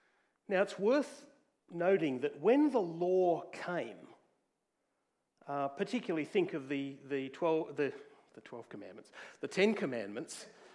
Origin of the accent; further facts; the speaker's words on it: Doonside, New South Wales, Australia; So when I was a kid, we grew up in Doonside.